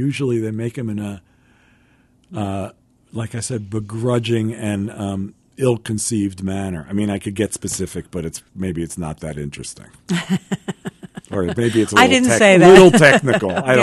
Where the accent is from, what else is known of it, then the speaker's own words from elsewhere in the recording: New York, United States; I lived in New York. I grew up in New York. I was exposed to a lot of great food.